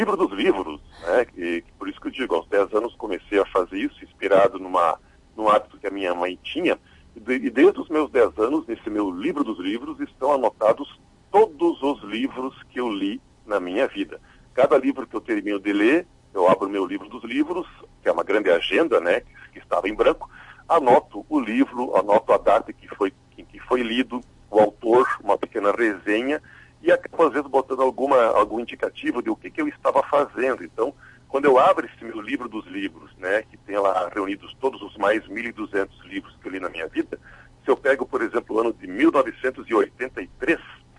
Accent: Ijuí, Rio Grande do Sul, Brazil; born there; O meu berço, no meu quarto, em casa, lá em Juí, onde eu nasci, ficava na sala onde estava a estante de livros.

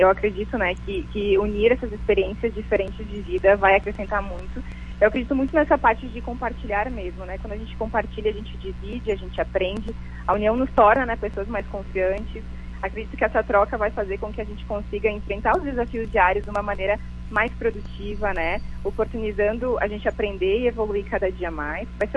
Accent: Flores da Cunha, Rio Grande do Sul, Brazil; now in Caxias do Sul, Brazil; Eu sou natural de Flores da Cunha, né? Eu estou em Caxias faz um ano e meio, mais ou menos.

